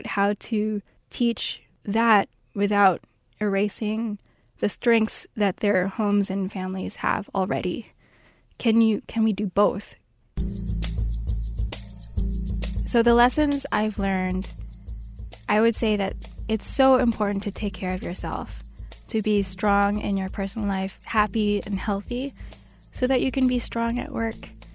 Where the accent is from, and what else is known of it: United States